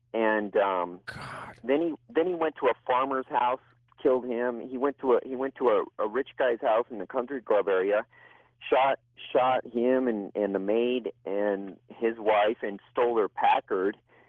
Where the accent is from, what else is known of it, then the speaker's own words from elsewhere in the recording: Lincoln, Nebraska, United States; I grew up, I was born in Lincoln, and it's a nice little college town.